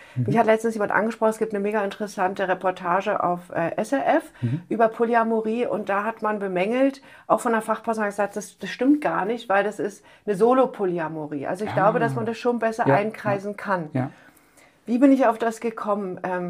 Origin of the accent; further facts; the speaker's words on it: Berlin, Germany; ich bin aus Berlin